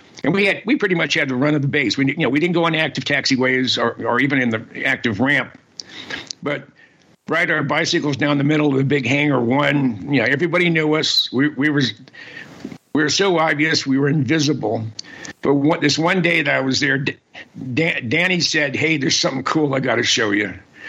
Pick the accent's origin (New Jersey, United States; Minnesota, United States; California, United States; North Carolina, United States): California, United States; Mountain View; I grew up in Silicon Valley in the Mountain View, Los Altos area, in the San Francisco Bay Area.